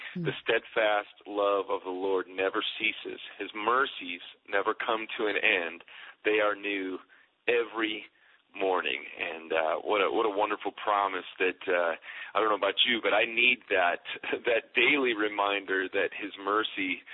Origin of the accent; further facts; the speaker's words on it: Chicago, Illinois, United States; I was a big Cubs fan growing up in Chicago